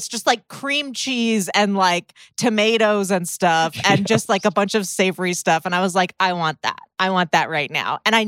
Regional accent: United States; Because we're Americans.

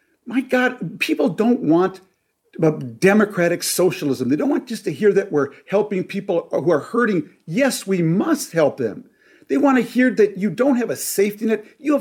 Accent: Minneapolis, Minnesota, United States; we all watched George Floyd killed by police in my hometown of Minneapolis.

